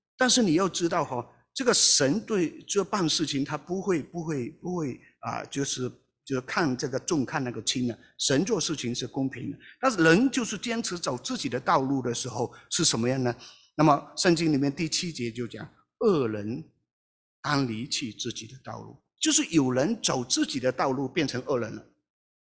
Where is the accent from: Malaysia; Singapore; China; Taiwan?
Malaysia; 我们是马来西亚人，老家乡。我如果回去马来西亚讲道